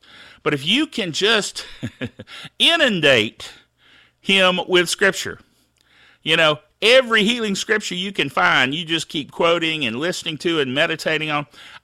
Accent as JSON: {"language": "English", "town": "Thomasville", "region": "North Carolina", "country": "United States", "tie": "born or raised there", "said": "my mom and dad worked at the Baptist orphanage at Mills Home in Thomasville. And I grew up in the Mills Home Baptist Church."}